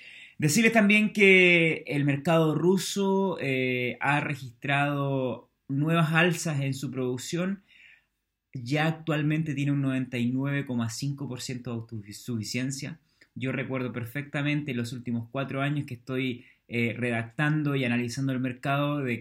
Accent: Chile; Yo soy chileno

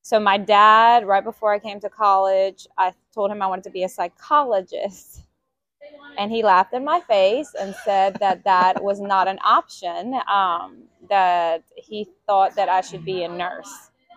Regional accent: Panama; English is a second language; No, I am from Panama, the country, not Florida.

